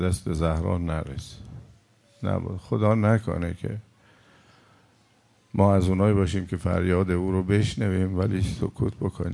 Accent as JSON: {"language": "Persian", "country": "Iran", "moved": "yes", "said": "حدود 30 سال پیش که رفتیم اون طرف کانادا و آمریکا، وقتی میپرسید که Where are you from؟ آقا جون شما بچه کجایی؟ ما میگفتیم ایران."}